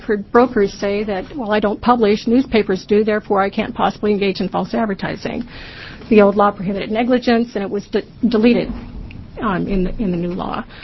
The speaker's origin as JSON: {"language": "English", "town": "West Linn", "region": "Oregon", "country": "United States", "said": "I'm from West Lynn."}